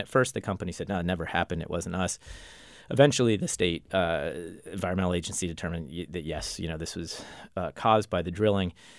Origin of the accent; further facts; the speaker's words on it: Pittsburgh, Pennsylvania, United States; I'm from Pittsburgh and I needed a place to stay one night